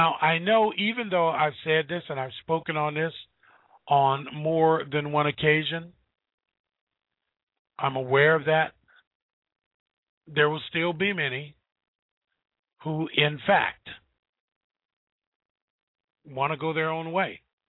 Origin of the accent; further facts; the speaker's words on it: Ohio, United States; born there; meaning I was born in Ohio, America, and we want to make this a Christian nation